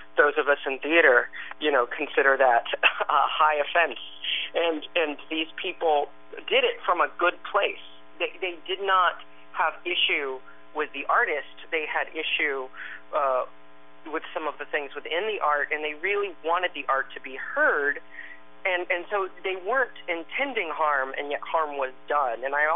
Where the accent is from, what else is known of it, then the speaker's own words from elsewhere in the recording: Texas, United States; I was raised in the Deep South in Texas, and I come from an area where I felt I was not allowed to be myself and express myself in my environment.